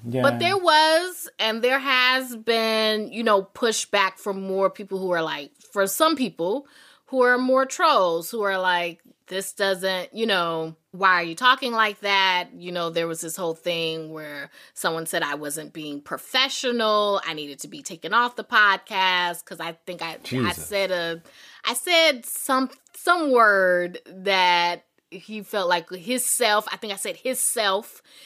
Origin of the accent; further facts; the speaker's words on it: the South, United States; obviously, yes, I'm a Black woman. I'm from the South.